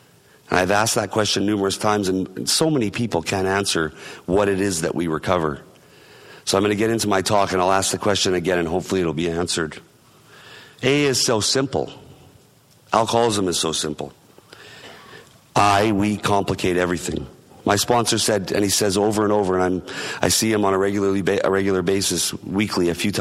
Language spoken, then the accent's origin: English; Winnipeg, Manitoba, Canada; And I'm from Winnipeg, Manitoba, Canada.